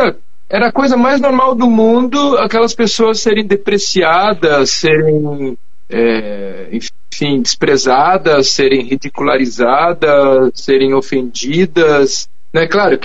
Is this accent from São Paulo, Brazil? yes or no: no; Santa Catarina, Brazil; moved away; eu sou de Santa Catarina e vivi lá até 96, minha infância toda foi lá